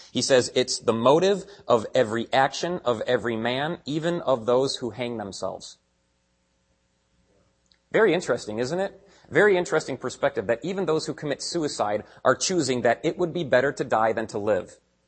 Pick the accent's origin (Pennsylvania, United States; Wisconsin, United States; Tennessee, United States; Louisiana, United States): Wisconsin, United States; Where I'm from, it was like the Pierce County Herald. I'm from Wisconsin.